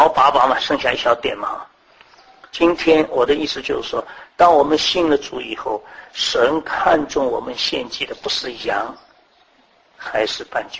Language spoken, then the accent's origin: Chinese; China; 假如这个事情在我们中国人中间的话，我就是再有能力的了